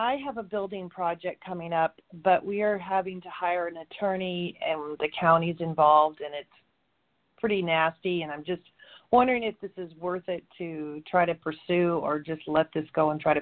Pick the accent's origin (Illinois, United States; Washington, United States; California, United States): Washington, United States; Tacoma; I'm calling from, I'm from Tacoma, but I'm in Portland, Oregon right now.